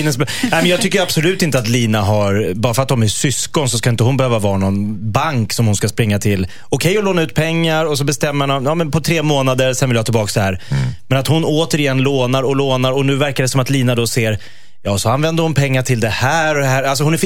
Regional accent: Greece; Jag är grek.

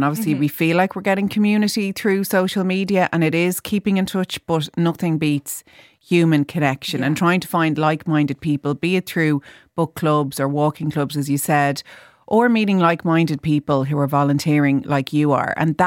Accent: Howth, Leinster, Ireland; my hometown of Howth in County Dublin

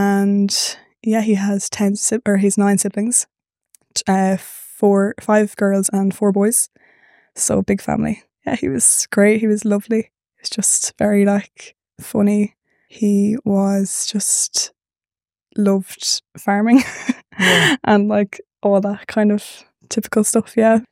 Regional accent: Leinster, Ireland; so I grew up in Meath in a little village in the sticks in the middle of nowhere. And we grew up on a farm

